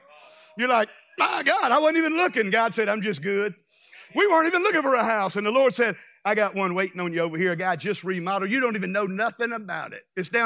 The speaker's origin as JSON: {"language": "English", "region": "Louisiana", "country": "United States", "said": "We would wake up, I'm from Louisiana, but I'd wake up often in Florida and not know how I got there."}